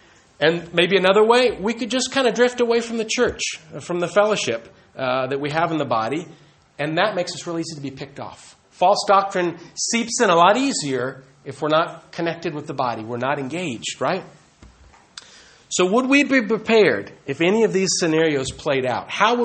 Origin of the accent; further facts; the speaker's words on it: United States; now in Italy; I'm a believer from the States who've come to Italy to evangelize.